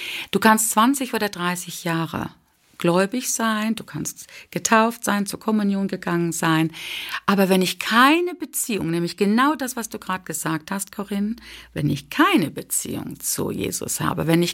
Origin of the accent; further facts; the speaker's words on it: Germany; das erste Mal so richtig intensiv am laufenden Band in der Schweiz war, ist mir sehr viel Ablehnung als Deutsche entgegengefallen.